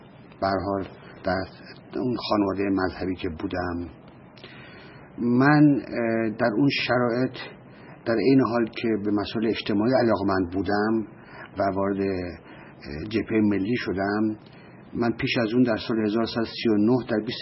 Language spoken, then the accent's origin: Persian; Tehran, Tehran Province, Iran; پدرم بالاخره در تهران کاری یافت و من در 2 سالگی با خانواده‌ام به تهران اومدیم و در تهران من بزرگ شدم. در تهران من به مدرسه رفتم و خانواده من خانواده بسیار بسیار مذهبی و در این حال فقیری بودن.